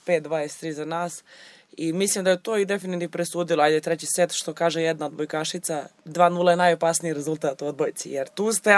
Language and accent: Serbian; Vranje, Southern and Eastern Serbia, Serbia; ja sam iz Vranja, Vranje je mali grad